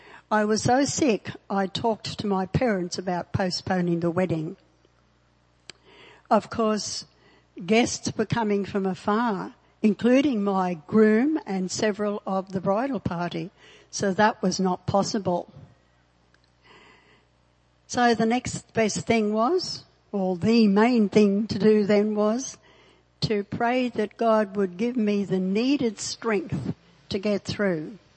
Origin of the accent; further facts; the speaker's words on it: Rockhampton, Queensland, Australia; The eldest of six children, I grew up in Rockhampton.